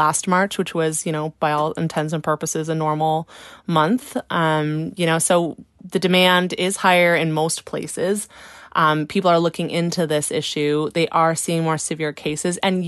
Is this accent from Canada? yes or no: yes; Brockville, Ontario, Canada; born or raised there